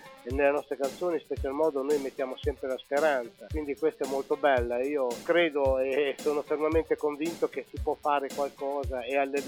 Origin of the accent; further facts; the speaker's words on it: Novi di Modena, Emilia-Romagna, Italy; born there; ieri mattina sono stato al mio paese natale, che è Novi di Modena, dove vive ancora mia mamma, vive a casa mia, chiaramente, dove vive mio fratello.